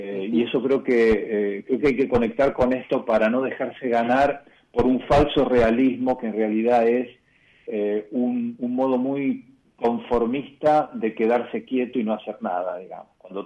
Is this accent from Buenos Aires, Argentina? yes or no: no; San Francisco, Córdoba, Argentina; also born or lived in Mendoza; yo soy sanfranciscano, ¿no? Pero soy sanfranciscano como soy mendocino, como soy cordobés y soy argentino, digamos.